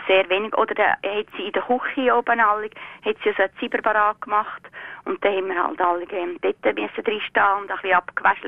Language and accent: German; Bern, Switzerland; Wir sind auf dem Stadthalter gut in Bümplitz aufgewachsen und das war sehr, sehr grosszügig.